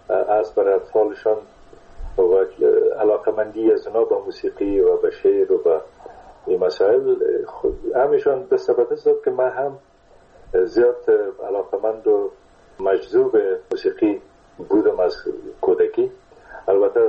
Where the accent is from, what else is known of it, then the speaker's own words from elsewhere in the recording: Kunduz, Afghanistan; born there; در قندوز در اون زمانی که ما به دنیا آمدم تازرم در اشپینزر قندوز مصروف ایفای وظیفه بوده و در اون زمان البته تا سنای 3 سالگی را ما در قندوز بودیم، مکتب نرفتیم در قندوز